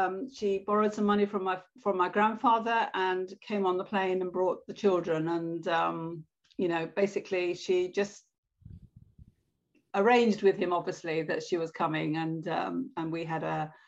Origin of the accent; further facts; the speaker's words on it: England, United Kingdom; English is a second language; also born or lived in Cyprus; I was seven when I arrived in England, and I knew not a single word of English